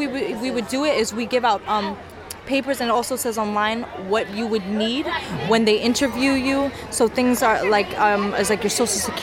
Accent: Kingston, New York, United States; also born or lived in Long Island; I'm from Kingston, New York, born in Long Island.

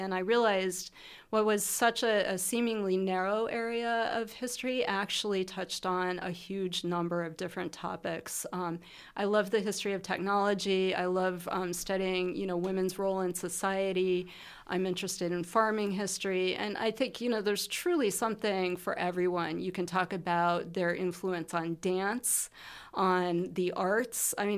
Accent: Colorado, United States; Yeah, I grew up in Colorado, not far from Rocky Mountain National Park.

